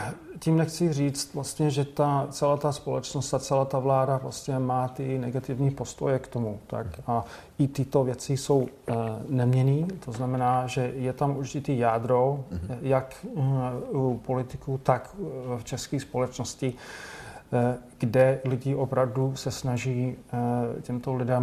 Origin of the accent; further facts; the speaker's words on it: United States; Czech is a second language; svým způsobem já to moc nechápu jako Američan.